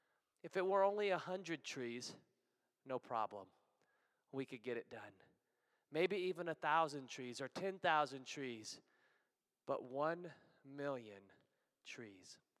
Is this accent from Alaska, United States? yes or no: yes; Alaska, United States; I grew up in Alaska, and there are a million trees for a child to get lost in.